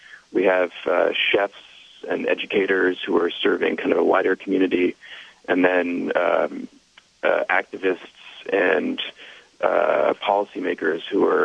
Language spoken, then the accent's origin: English; Berkeley, California, United States; Yeah, I'm from Berkeley originally. I grew up here, and then went to school in New York, but came back to work and live.